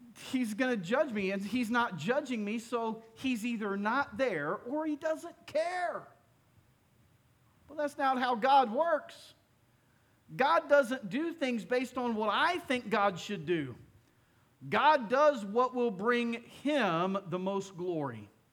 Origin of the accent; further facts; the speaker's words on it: Florida, United States; I grew up in the South. I grew up in Northeast Florida, and there we have a lot of pine trees.